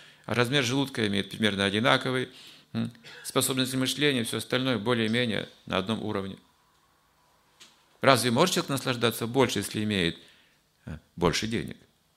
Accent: Russia; born there; Потому что я родился в России.

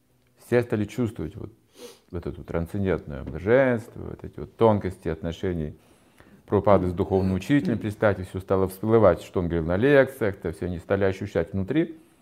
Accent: Russia; И тут мы приехали, коммунисты из России

